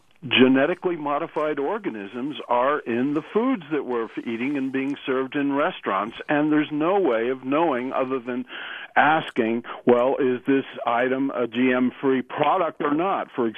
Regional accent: Santa Fe, New Mexico, United States; I'm from Santa Fe, New Mexico.

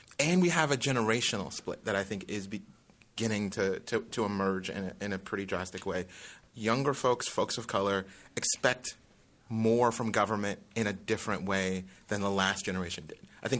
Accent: Oakland, California, United States; I'm born and raised in Oakland. Grew up, spent most of my life in that city. I've also spent 40 years in California

